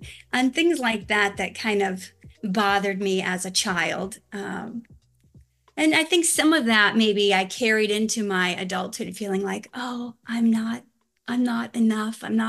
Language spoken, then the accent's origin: English; Minnesota, United States; now in Los Angeles, United States; Originally, I'm from Minnesota, but I've been living in Los Angeles for more than 20 years now.